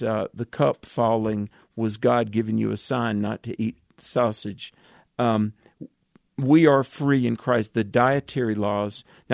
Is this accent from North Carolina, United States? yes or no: yes; North Carolina, United States; I'm from North Carolina where we have a thing called barbecue.